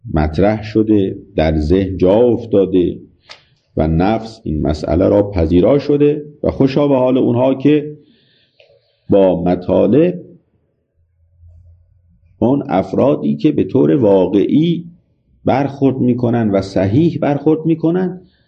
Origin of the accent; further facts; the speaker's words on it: Iran; خب از ایران آمدیم و چه آمدیم